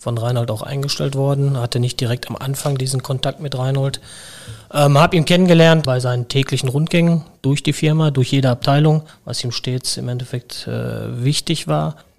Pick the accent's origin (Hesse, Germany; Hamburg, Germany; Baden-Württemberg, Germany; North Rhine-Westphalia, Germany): North Rhine-Westphalia, Germany; Plettenberg; born there; now in Wenden, Germany; Ich bin gebürtig aus Plettenberg, wohnhaft jedoch mittlerweile in Wenden bei Olpe.